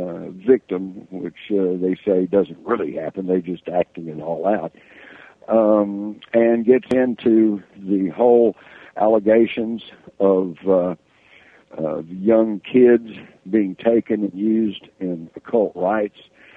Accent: Texas, United States; accent: Texas; maybe my slurry Texas accent, I hope you guys didn't think I said wired.

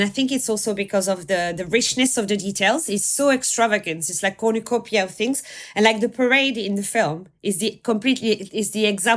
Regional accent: France; English is a second language; my subtitles are in English and I'm not an English speaker originally, you know, so I'm French.

